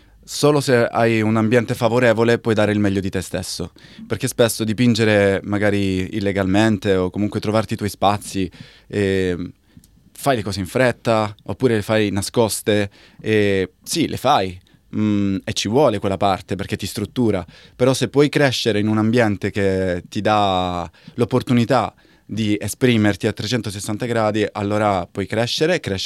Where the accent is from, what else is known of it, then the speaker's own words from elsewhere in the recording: Calabria, Italy; also born or lived in Milan; now in Melbourne, Australia; vengo da Milano, che è una città, io sono calabrese ma vivevo a Milano e lavoravo lì